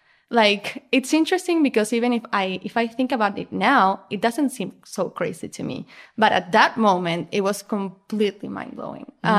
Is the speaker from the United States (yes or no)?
no; Argentina; Okay, so I'm 28. I live in Argentina. I'm from Argentina.